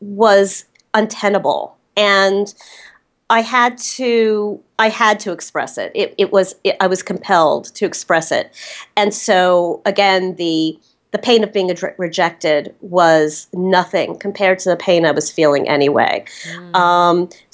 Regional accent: Los Angeles, California, United States; And for a woman, especially growing up in Los Angeles, that's huge.

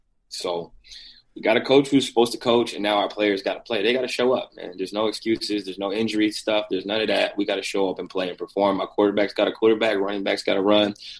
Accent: Canton, Ohio, United States; I grew up in Canton. I played for his team, so I've known him since I was like 12 or 13.

